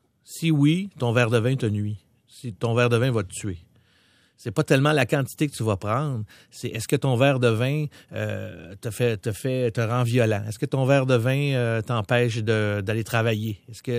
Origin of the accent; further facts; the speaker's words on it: Charlemagne, Quebec, Canada; Je viens de Charlemagne. C'est une ville qui était assez violente à l'époque.